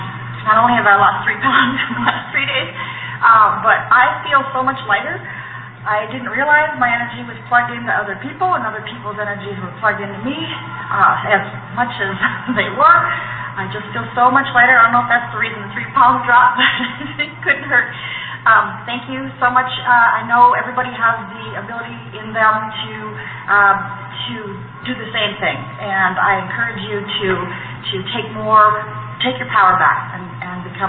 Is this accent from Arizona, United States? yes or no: yes; Mesa, Arizona, United States; I'm from Mesa, Arizona.